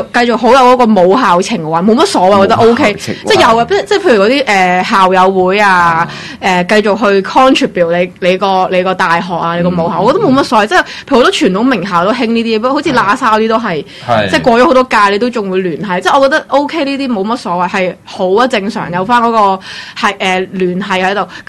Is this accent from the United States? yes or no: yes; United States; 我最多话我系美国人嘅啫